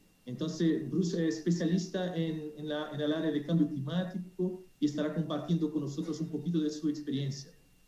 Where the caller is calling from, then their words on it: Brazil; Yo hablo, en verdad, desde Brasil. Vivo en Brasil